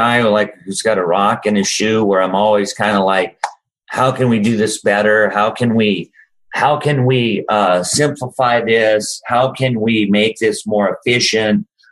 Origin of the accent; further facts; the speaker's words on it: North Dakota, United States; Let's embrace the fact we're from North Dakota.